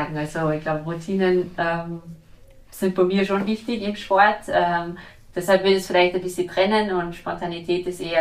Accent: Austria; nochmal in Österreich zu spielen, weil das ist dann mein Heimatland und so.

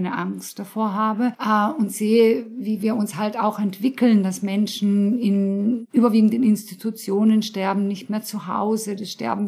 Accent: Germany; An der Schweizer Grenze, ja, ich bin Deutsche, aber ja, also viel Schweiz in mir und habe also immer diese zwei Seiten gelebt

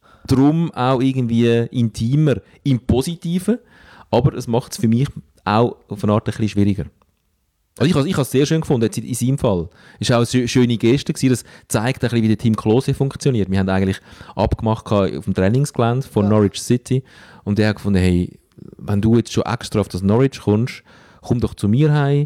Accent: Stäfa, Zurich, Switzerland; weil ich in Steffen aufgewachsen bin am Zürichsee und Rapperswil sehr nahe ist

